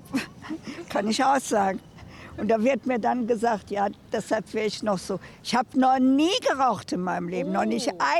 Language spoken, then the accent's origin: German; Hanover, Lower Saxony, Germany; now in Erfurt, Germany; Ich komme aus Hannover und Umgebung. Da ist es ja viel, viel schlimmer.